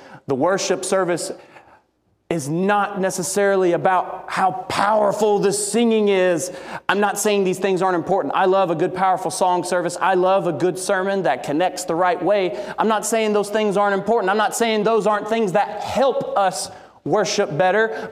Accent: Southern United States, United States; I'm a Southerner.

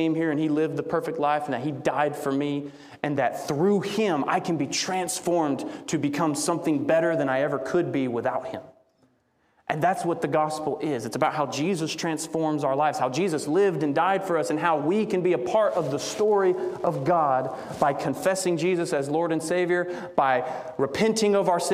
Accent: New Hope, Alabama, United States; I grew up in the church my whole life. My whole life back in New Hope, Alabama, I was raised in the Church of Christ.

